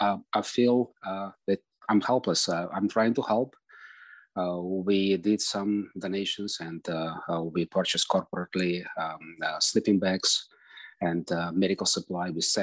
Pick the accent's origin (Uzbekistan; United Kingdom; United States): Uzbekistan; I'm from Uzbekistan. It's a very different part of former Soviet Union. Of course, like pretty much all of us, Russian speaking community, Jewish community, we have friends, we have relatives in Ukraine.